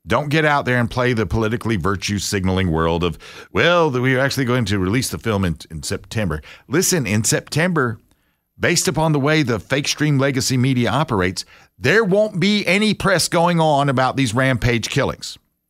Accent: United States; I'm an American, and if you don't like me, that's fine.

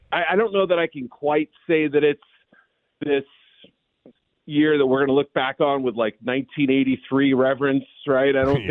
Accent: New England, United States; because I grew up in New England and remember him all too well, unfortunately.

